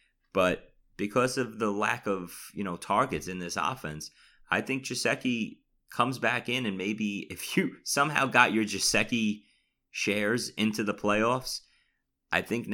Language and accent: English; Staten Island, New York, United States; accent: New York; so I have to enunciate my words better so I don't sound so New Yorkish or Staten Islandish or whatever.